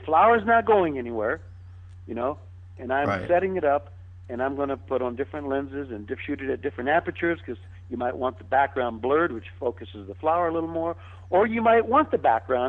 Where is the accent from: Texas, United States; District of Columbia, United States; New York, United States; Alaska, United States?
District of Columbia, United States; Washington; born there; You know, I was born in Washington, D.C., so when I went back to get those monuments